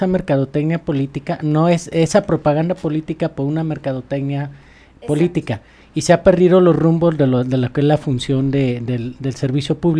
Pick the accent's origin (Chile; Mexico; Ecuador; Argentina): Mexico; yo no puedo estar de acuerdo a lo mejor como mexicano